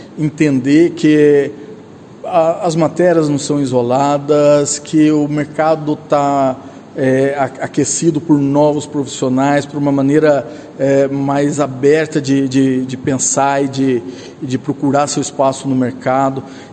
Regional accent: Bandeirantes, Paraná, Brazil; Nascido e criado em Bandeirantes, formado aqui na Luiz Meneghel

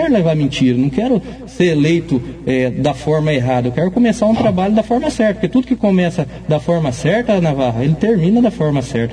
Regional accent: Bandeirantes, Brazil; Sou de Bandeirantes, Navarro.

